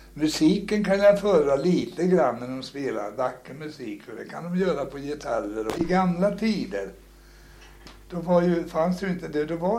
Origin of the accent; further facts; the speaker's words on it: Småland, Sweden; Ja, jag är smålänning så jag är född.